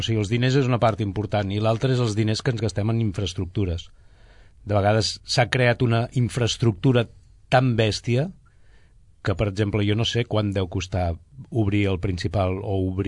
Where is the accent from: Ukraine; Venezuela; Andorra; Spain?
Spain; Vic, Catalonia; now in Sabadell, Spain; jo sóc de Vic, visc aquí a Sabadell